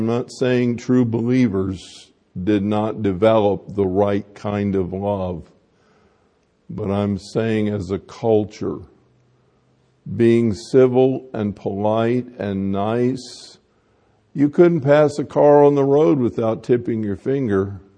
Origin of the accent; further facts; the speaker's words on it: the South, United States; I come from the South, in case you never noticed that, and my speech betrays itself.